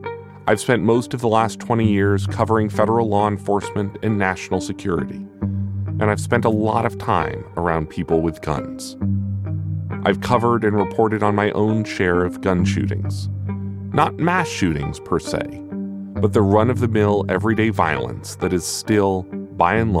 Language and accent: English; Vermont, United States; wildlife officials in my home state of Vermont talk about how the state actually needs more new hunters